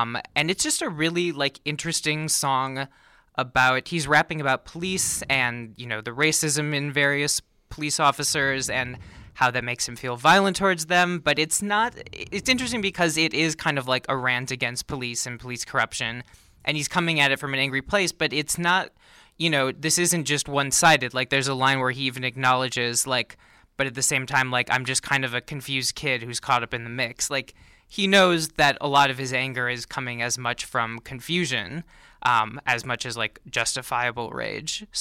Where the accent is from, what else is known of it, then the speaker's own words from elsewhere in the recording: Minnesota, United States; I'm originally from Minnesota